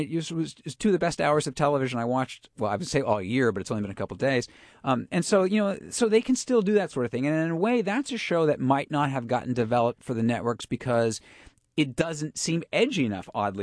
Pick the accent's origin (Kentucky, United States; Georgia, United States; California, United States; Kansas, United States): California, United States; San Francisco; it's this growing up in San Francisco where there was always a lot of traffic, even in semi-residential neighborhoods.